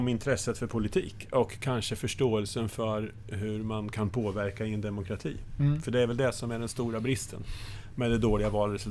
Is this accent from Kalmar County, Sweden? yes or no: no; Norrköping, Östergötland, Sweden; Och jag fick rösta i min hemstad då, Norrköping.